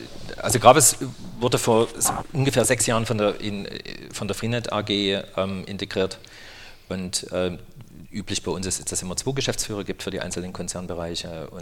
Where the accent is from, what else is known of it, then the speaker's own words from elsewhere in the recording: Chemnitz, Saxony, Germany; born there; Ich bin in Ostdeutschland geboren, in tatsächlich auch Karl-Marx-Stadt. Wunderbar ist es, dass dann in den Pässen stehen muss, Geburtsort Karl-Marx-Stadt, jetzt Chemnitz.